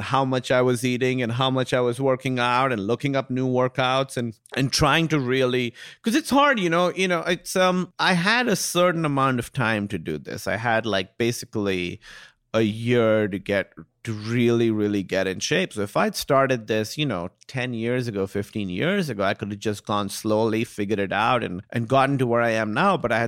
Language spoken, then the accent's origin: English; Pakistan; And, you know, being Pakistani, like it's in so much of our food.